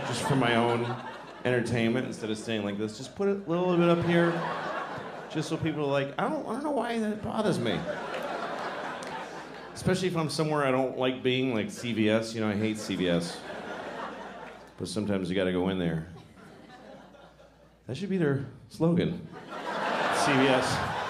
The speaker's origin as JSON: {"language": "English", "town": "Boston", "region": "Massachusetts", "country": "United States", "tie": "born or raised there", "accent": "Boston", "said": "I did because I grew up in Boston. And I don't know if you are familiar with, people call it the Boston accent."}